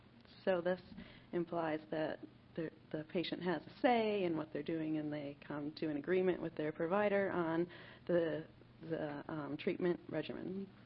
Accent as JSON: {"language": "English", "region": "Colorado", "country": "United States", "said": "So, and I'm also from Colorado, so I feel compelled to say that if you want to stand up, walk around, stretch during this, feel free."}